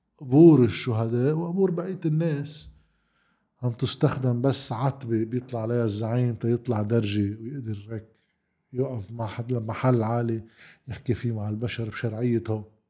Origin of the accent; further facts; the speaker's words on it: Lebanon; بيعنينا أكثر نحن كلبنانيين كشرعية